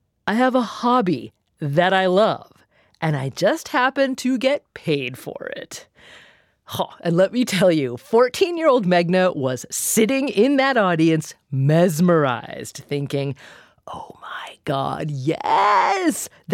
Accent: Corvallis, Oregon, United States; My hometown of Corvallis, Oregon, used to have a summer science and art festival called Da Vinci Days.

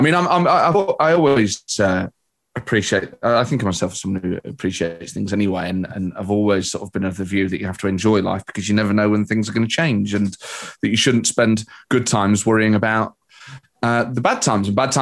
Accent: Nottingham, East Midlands, United Kingdom; So our family holidays were on the east coast of England, as a lot of Nottingham people and people in the East Midlands.

